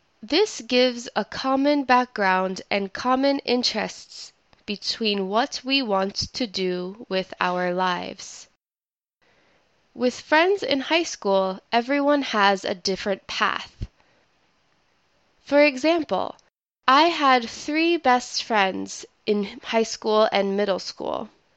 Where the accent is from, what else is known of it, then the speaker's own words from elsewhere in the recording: United States; now in Japan; my home country of the United States.